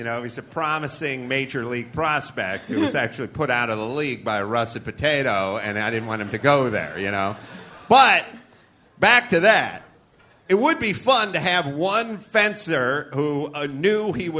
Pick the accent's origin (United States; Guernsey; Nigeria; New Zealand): United States; Los Angeles, California; Everybody, I grew up in North Hollywood.